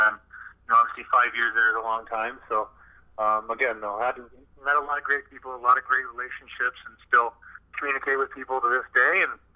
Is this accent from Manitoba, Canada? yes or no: no; Scarborough, Ontario, Canada; I was born in North York, but pretty much grew up in Scarborough.